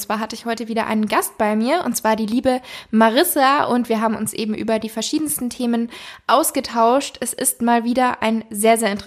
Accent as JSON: {"language": "German", "town": "Munich", "region": "Bavaria", "country": "Germany", "said": "denn ich komme ja hier aus München, sie kommt aus Berlin."}